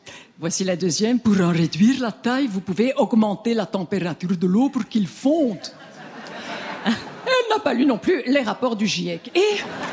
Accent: Belgium; Je suis belge et chez moi, dans mon petit pays

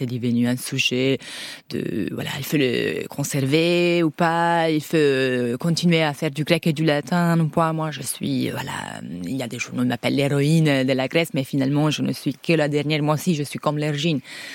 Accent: Italy; French is a second language; now in France; Moi, je suis italienne, mais j'ai perdu mes racines en Italie, j'ai perdu ma famille, mais je suis très content d'habiter en France, mais je ne suis pas française.

